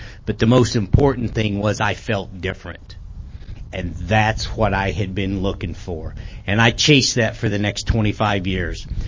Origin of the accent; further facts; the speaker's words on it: Missouri, United States; I said, I'm from Missouri. I've got all of it, so I'm good.